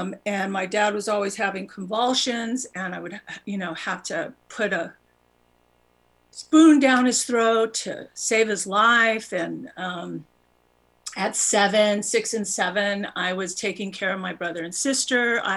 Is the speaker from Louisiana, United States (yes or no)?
no; New Mexico, United States; I'm from New Mexico. My family is very well known in New Mexico.